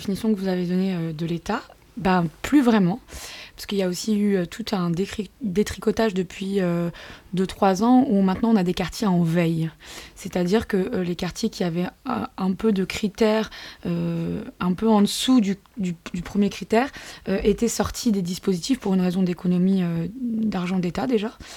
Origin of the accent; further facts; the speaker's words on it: Aubervilliers, Île-de-France, France; now in Bagneux, France; moi, je suis un pur produit de la banlieue et j'en suis assez fière. Au-delà du quartier populaire, moi, j'ai grandi à Aubervilliers, dans un grand ensemble